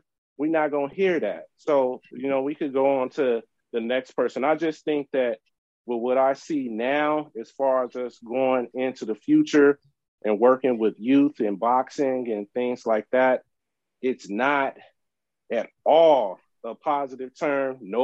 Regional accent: Carson, California, United States; also born or lived in Orange County, United States; I grew up in Carson and Centerview. I was around all Pyrus and all that, and I moved to Orange County after that, so I've seen both sides of the fence

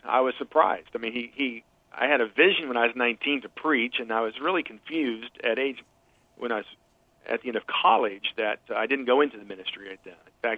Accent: Ohio, United States; I grew up in Ohio, in a small town, farming community, and just kind of your normal average middle America type family. We went to church some. Wasn't a strong Christian background, but went to church some.

